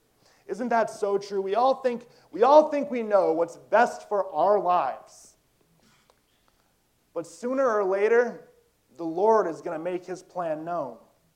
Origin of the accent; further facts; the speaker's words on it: New Salem, United States; It reminds me of the church I grew up in New Salem, and it's just, I love these style churches.